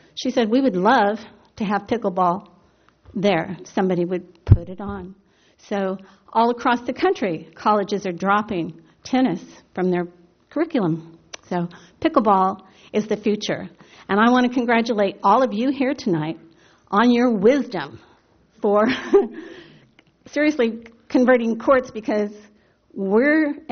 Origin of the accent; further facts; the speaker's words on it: Cambria, California, United States; from Cambria